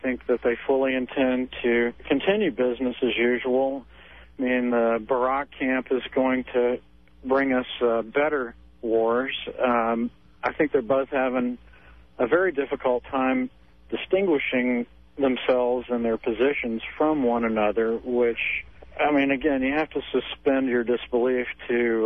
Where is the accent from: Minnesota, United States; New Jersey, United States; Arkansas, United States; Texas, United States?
Texas, United States; Houston; But, you know, I grew up in Montrose, and I grew up not far from Main Street in Houston, Texas.